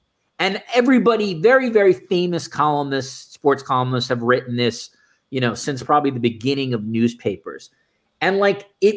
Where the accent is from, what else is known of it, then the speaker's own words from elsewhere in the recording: New York, United States; But like, you know, growing up in New York, and I know, Tim, you're a West Coast guy